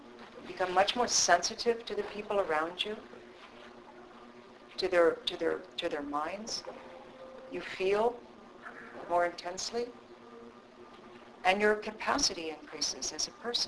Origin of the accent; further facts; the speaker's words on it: Seattle, Washington, United States; interesting experience I had was going to Seattle. That was where I was born, and going back to my my hometown and to visit the center there, the Vedanta Center.